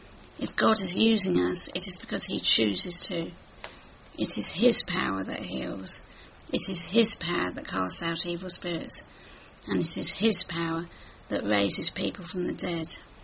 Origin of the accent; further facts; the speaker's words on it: England, United Kingdom; But being English, I could be the winner of MasterChef, and I would have to reply, well, I'm not a bad cook, or something similar.